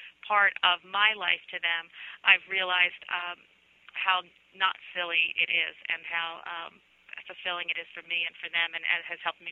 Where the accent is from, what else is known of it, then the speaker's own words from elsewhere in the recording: Philadelphia, Pennsylvania, United States; I grew up in Northeast Philadelphia, so there weren't actually a lot of animals around.